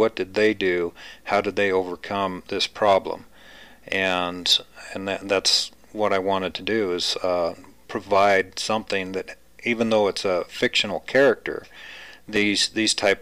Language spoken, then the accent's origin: English; Big Piney, Wyoming, United States; I love this area of Wyoming.